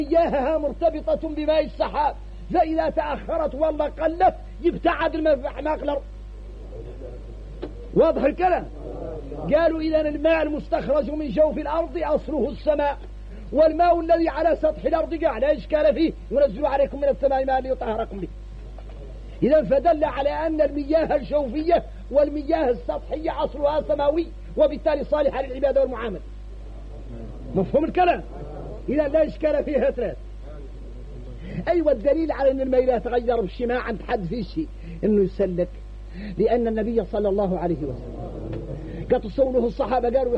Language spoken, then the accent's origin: Arabic; Mauritania; احنا موريتاني